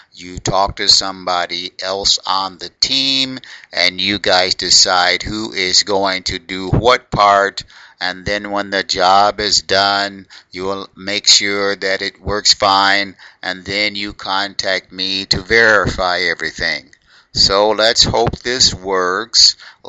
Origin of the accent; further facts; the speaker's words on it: United States; And because I am an American, a lot of times it is very difficult for us to work together